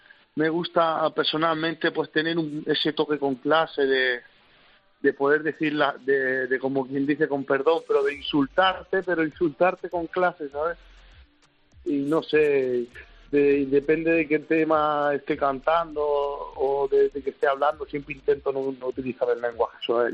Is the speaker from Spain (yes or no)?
yes; Spain; born there; yo me considero un español, ¿no?, dentro de lo que cabe, y aunque mi padre es argelino, yo nací en España, soy español.